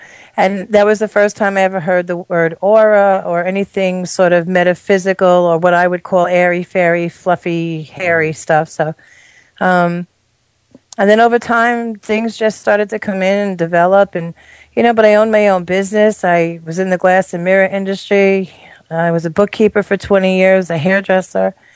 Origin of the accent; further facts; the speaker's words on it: Long Island, New York, United States; I'm originally from Long Island.